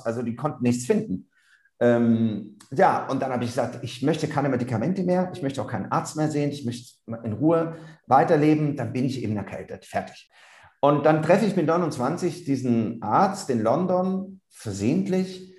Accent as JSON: {"language": "German", "country": "Italy", "said": "Aber ich habe natürlich als Italiener ziemlich viel Parmesankäse, Mozzarella. Wir haben ja ganz viele Käsealternativen in Italien."}